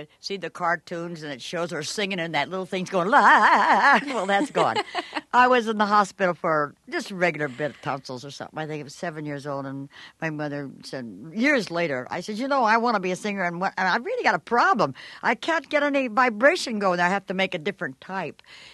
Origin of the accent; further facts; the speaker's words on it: Chicago, Illinois, United States; I'm from Chicago. I went to colored schools.